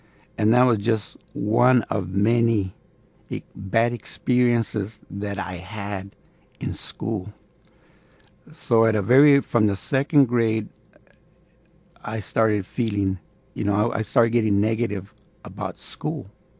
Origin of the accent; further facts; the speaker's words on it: Tulare, California, United States; born there; now in Coolidge, United States; I was born in Tulare, California, but my family's roots were in Arizona. So we would... they were pretty much migrants. So, but when they did settle down, they settled down around where I live now, Coolidge.